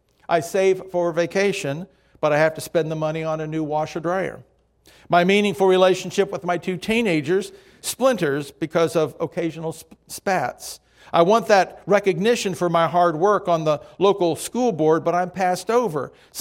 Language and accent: English; Miami, Florida, United States; I grew up in Miami. Spring was, well, every day.